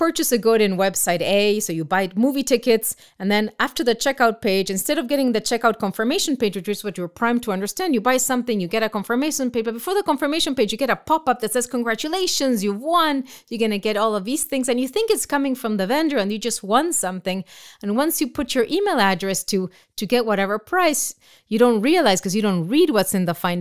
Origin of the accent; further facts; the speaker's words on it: Argentina; I grew up in Argentina, where it was mostly economics that really drew everyone's attention, especially growing up in the middle of a hyperinflation